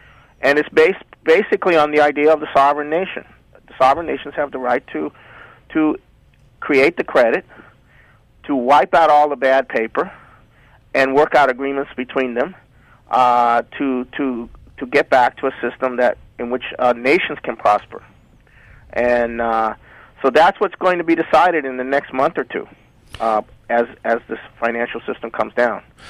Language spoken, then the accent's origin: English; Canada; also born or lived in Mexico / United States; No, I was born in Mexico, but I was partly raised in Canada and partly raised in the United States. My mother's Canadian.